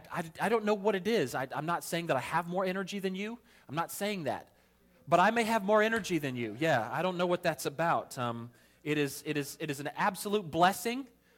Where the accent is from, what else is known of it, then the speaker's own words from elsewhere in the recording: the South, United States; I grew up in the South, and I can tell you that the pace just seems to be a little slower there.